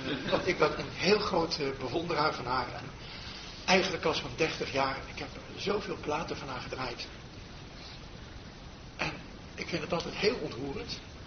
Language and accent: Dutch; Nijmegen, Gelderland, Netherlands; Misschien weet u het niet, maar u weet dat ik uit Nijmegen kom.